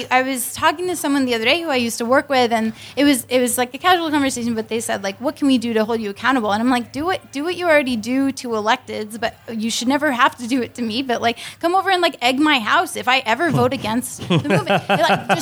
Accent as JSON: {"language": "English", "country": "Colombia", "said": "Because I'm from Colombia."}